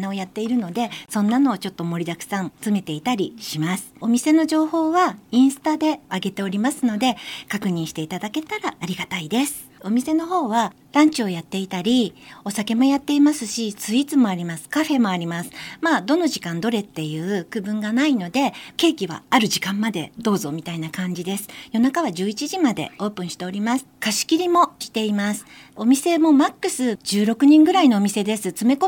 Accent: Fujisawa, Kanagawa, Japan; それで地元藤沢でお店を開くにあたり、ワインとかそういうものもメルシャンのものを使わせていただいています。

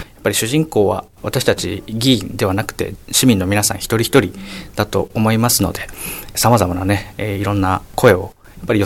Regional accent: Tochigi, Japan; also born or lived in Yokohama; now in Fujisawa, Japan; 出身は私、栃木なんですね。

